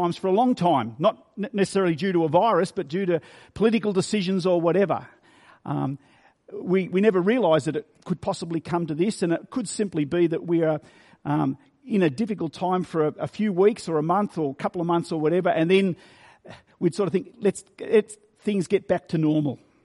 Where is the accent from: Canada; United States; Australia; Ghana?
Australia; Victoria; Some of you may be aware that I grew up in Victoria. I was in a family of five. I have an older sister and a younger brother. So I was the oldest son in my family, and my dad was an orchardist. We grew apples.